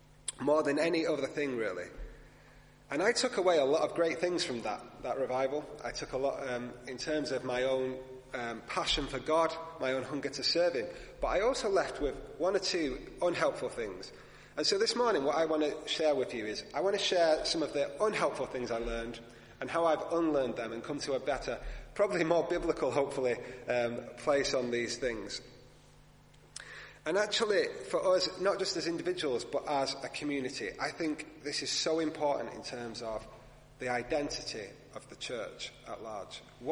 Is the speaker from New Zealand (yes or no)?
no; Heywood, North West England, United Kingdom; I'm actually from Greater Manchester, a little town called Heywood, which John knows about, but not many other people outside of Heywood know about.